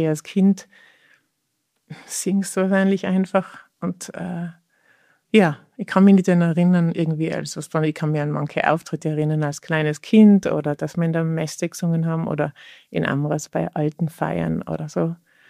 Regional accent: Innsbruck, Tyrol, Austria; born there; Ich bin geboren in Innsbruck in einer Familie mit 5 Kindern.

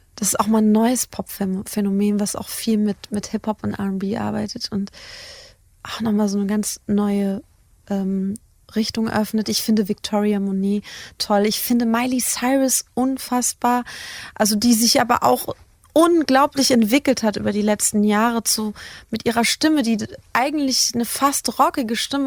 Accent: Wiesbaden, Hesse, Germany; now in Berlin, Germany; als ich damals von meiner Heimat Wiesbaden nach Berlin gezogen bin

